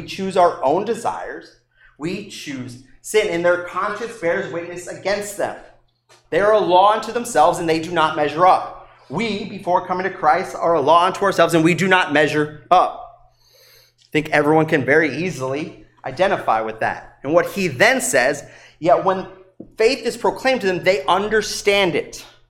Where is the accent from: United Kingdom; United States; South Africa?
United States; North Carolina; I'm from North Carolina. It becomes this circle. Like, I'm raised here.